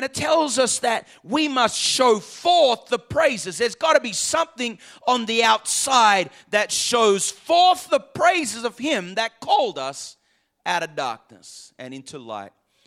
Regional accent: Melbourne, Victoria, Australia; born there; I'm from Melbourne, so, well, when I was born there.

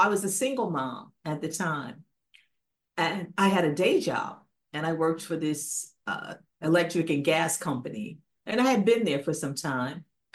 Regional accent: Newark, New Jersey, United States; I'm from Newark, New Jersey, originally.

